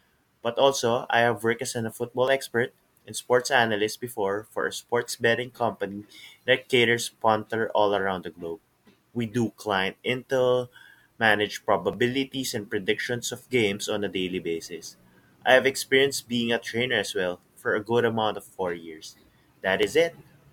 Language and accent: English; Philippines; English is a second language; I'm from the Philippines.